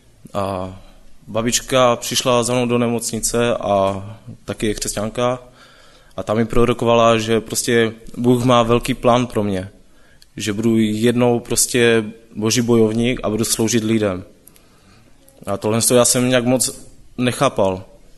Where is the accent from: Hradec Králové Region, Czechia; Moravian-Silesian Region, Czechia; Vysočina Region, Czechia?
Moravian-Silesian Region, Czechia; Český Těšín; já jsem původně z Českého Těšína a teď jsem student